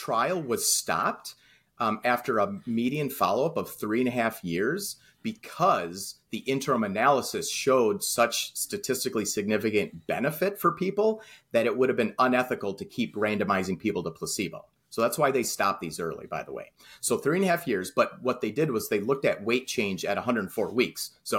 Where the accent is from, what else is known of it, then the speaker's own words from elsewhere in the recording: United States; accent: Michigan Chicago; with my Michigan Chicago accent